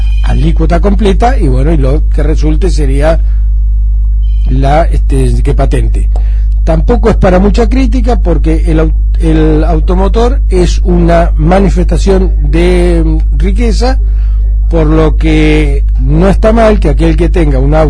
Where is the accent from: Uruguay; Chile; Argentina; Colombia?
Argentina; Buenos Aires; como bonaerense, me alegra mucho tener representantes que se preocupan por la provincia de Buenos Aires